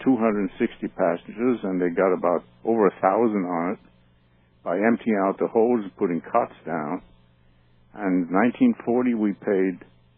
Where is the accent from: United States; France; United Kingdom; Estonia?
France; also born or lived in Germany; We left everything and went back to France, where originally my father came from.